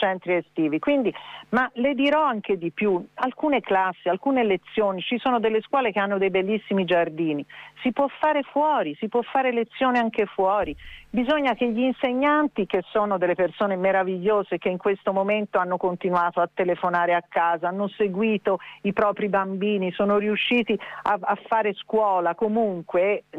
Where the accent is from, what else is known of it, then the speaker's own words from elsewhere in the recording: Tuscany, Italy; Siamo toscani, certamente, quindi in Toscana questo, diciamo che è partito un po' dalla Toscana